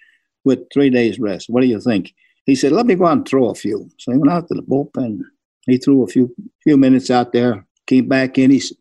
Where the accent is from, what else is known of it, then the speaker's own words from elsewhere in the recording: New York, United States; Growing up in New York, I knew the mystic of the Yankees.